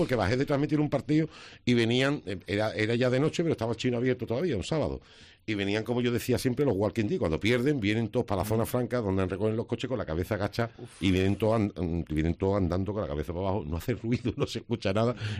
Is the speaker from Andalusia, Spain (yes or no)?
yes; Jerez de la Frontera, Andalusia, Spain; Que somos de Jerez.